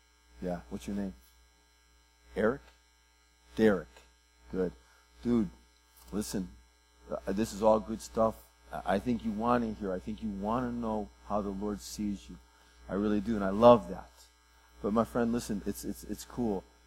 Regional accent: New England, United States; I'm from New England, so I gotta be part of that.

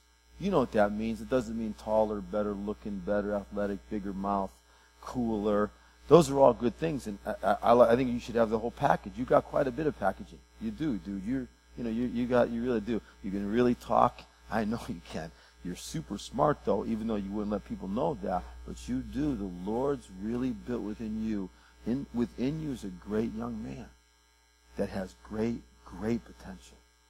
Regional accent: New England, United States; I'm from New England, so I gotta be part of that.

